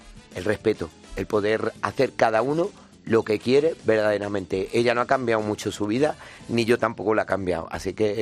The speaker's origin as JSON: {"language": "Spanish", "town": "Granada", "region": "Andalusia", "country": "Spain", "said": "Es donde me ha tocado, donde nosotros somos granadinos."}